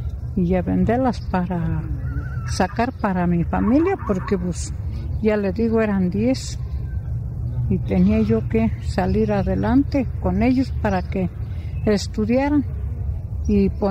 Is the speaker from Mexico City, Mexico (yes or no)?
no; Jalpan, Querétaro, Mexico; Vengo de Jalpan, Querétaro, de la Sierrita.